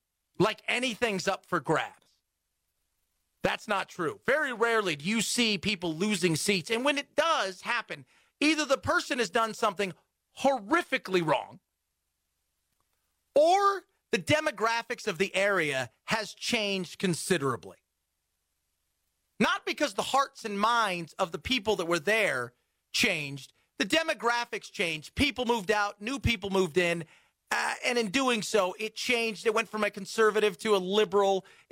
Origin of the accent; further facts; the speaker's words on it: California, United States; Growing up in California, I would never, ever matter as far as my vote goes.